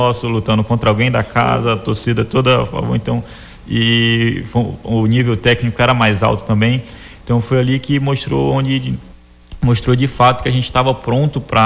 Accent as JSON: {"language": "Portuguese", "region": "Acre", "country": "Brazil", "said": "a gente é do Acre, a gente é um povo guerreiro."}